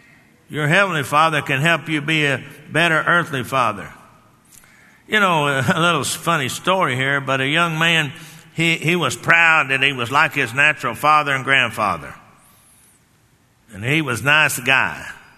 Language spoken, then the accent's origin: English; Texas, United States; because I come from Texas and those farmhouses had big porches, and my grandfather had one.